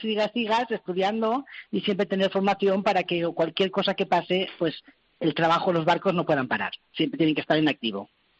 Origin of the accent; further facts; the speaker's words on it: Valencia, Valencian Community, Spain; born there; Yo soy valenciana de raíces, he nacido en Valencia, pero mis padres son castellanos, inmigrantes en su día de Castilla-La Mancha, vinieron a Valencia y yo nací aquí.